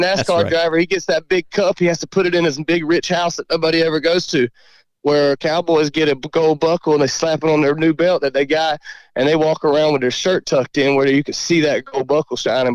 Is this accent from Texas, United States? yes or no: no; Georgia, United States; it's thankful we are from South Georgia. We're thankful where things are slower, and slower paced and less traffic and less craziness, because it didn't affect us as bad down here as it did those bigger cities.